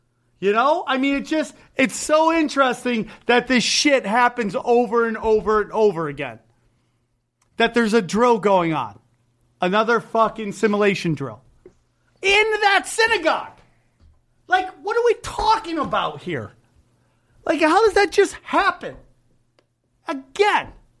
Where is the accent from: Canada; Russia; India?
India; I'm an Indian.